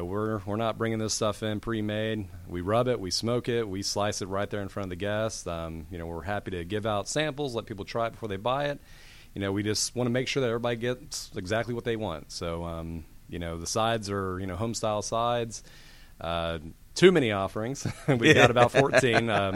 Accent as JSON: {"language": "English", "town": "Austin", "region": "Texas", "country": "United States", "tie": "born or raised there", "moved": "yes", "lives_now": "Gainesville, United States", "said": "Okay, so I'm a native Texan. I'm from Austin, Texas, born there."}